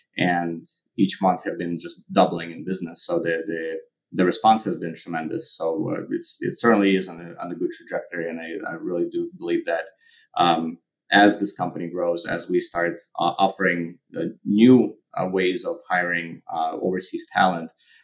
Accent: Ukraine; now in United States; I'm originally from Ukraine. I immigrated to the United States in 1998.

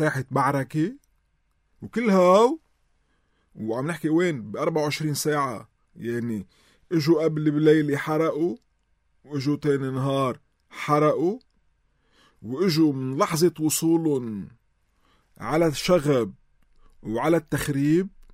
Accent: Lebanon; أنا كلبناني،

